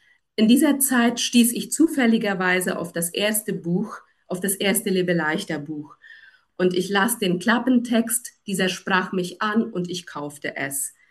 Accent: Paraguay; German is a second language; ich bin in Paraguay geboren und auch aufgewachsen, aber unsere Vorfahren kommen ursprünglich aus Europa. Deshalb sprechen wir hier auch Deutsch und Deutsch ist die Zweitsprache hier bei uns.

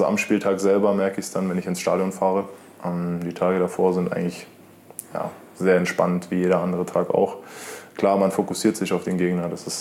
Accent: Frankfurt, Hesse, Germany; ich komme ja auch aus Frankfurt am Main

